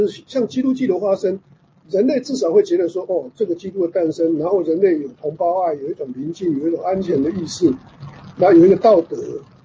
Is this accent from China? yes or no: yes; China